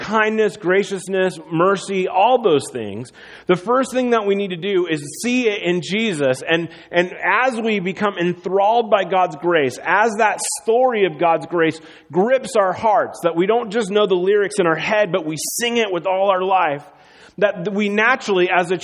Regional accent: Iowa, United States; elementary, third or fourth grade, all the way up through junior high, I grew up in Iowa, and the way that you earn money in Iowa is by walking beans.

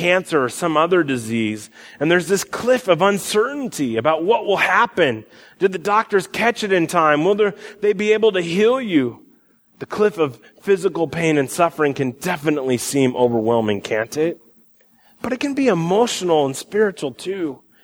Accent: Iowa, United States; I'm from Iowa. We don't really have too many cliffs, you know? Pretty flat there.

